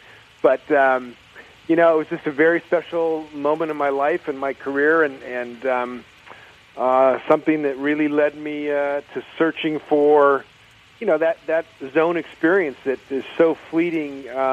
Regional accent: California, United States; Well, I was scouted. I grew up in California.

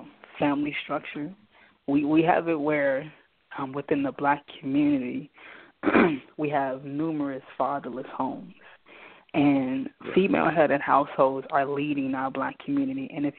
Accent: Inglewood, California, United States; because I grew up in Inglewood, In that neighborhood, you know, you're looking at the crackheads, the abandoned buildings.

